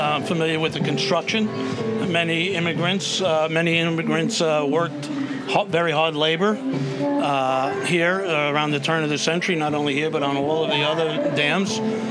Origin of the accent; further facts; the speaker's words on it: Bronx, New York, United States; And I grew up in the Bronx listening to the stories from my father.